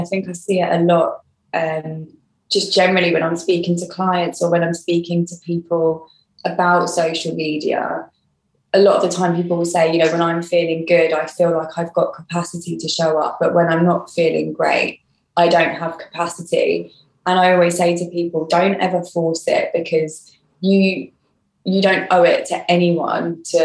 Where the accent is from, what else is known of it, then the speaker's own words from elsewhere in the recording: East of England, United Kingdom; now in Hackney, United Kingdom; the MIND charity that operates in Bedfordshire, which is my hometown, and MIND Hackney, which is where I live now.